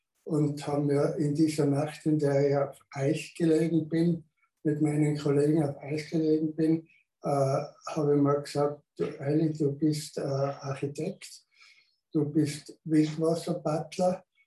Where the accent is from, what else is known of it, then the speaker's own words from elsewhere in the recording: Innsbruck, Tyrol, Austria; Ich bin in Innsbruck geboren, in Innsbruck Volksschule, Gymnasium, also Realschule.